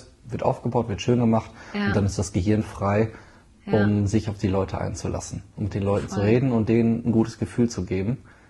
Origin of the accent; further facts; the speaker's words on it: Hamm, North Rhine-Westphalia, Germany; born there; now in Münster, Germany; Ich bin gebürtig aus Hamm, bin zum Studium nach Münster gezogen, bin jetzt Münsteraner